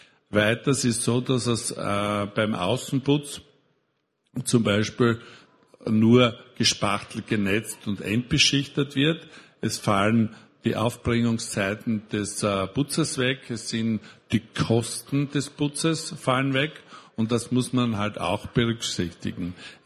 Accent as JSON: {"language": "German", "country": "Austria", "said": "bei uns in Österreich oder in Bayern eben Ytong noch nicht so stark verbreitet ist"}